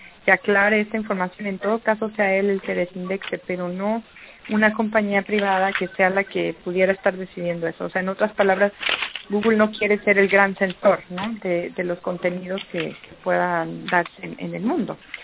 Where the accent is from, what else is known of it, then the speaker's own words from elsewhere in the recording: Mexico; yo, por ejemplo, como ciudadana mexicana